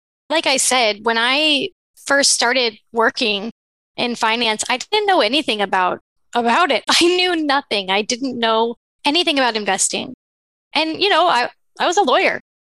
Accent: Florida, United States; now in Washington, United States; Here in DC, the cost of living is incredibly high. But where I grew up in Florida, it's much lower.

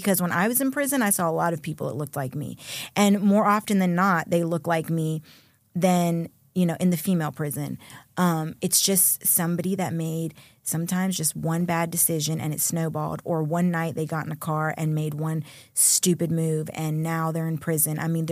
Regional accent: Jacksonville, Florida, United States; also born or lived in Dominican Republic; So I actually grew up in Jacksonville, Florida, but we came from Dominican Republic. I came here, I was about 10. Not here, but I came to Jacksonville when I was about 10, and I've been there ever since. I'm a Florida girl.

